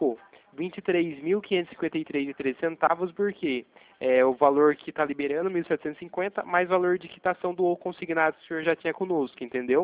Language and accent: Portuguese; Itatiba, São Paulo, Brazil; eu sou daqui de Itatiba, né?